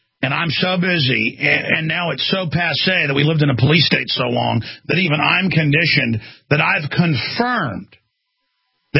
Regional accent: Dallas, Texas, United States; I grew up in Dallas on Lake Ray Hubbard

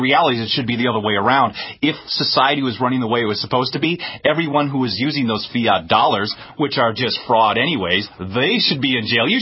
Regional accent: California, United States; like my home state of California, say, we don't care what the Supreme Court says about medical marijuana.

